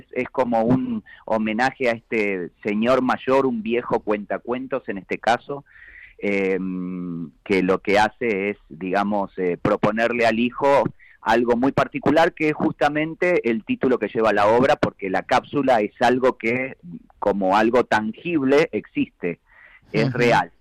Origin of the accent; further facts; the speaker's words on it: Argentina; los argentinos somos fanáticos de muchos artistas españoles, y amamos toda la cultura española.